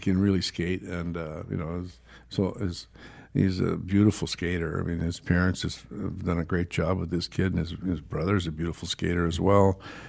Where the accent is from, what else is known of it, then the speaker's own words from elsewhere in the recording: Ireland; I love horses. I'm Irish. I love horses.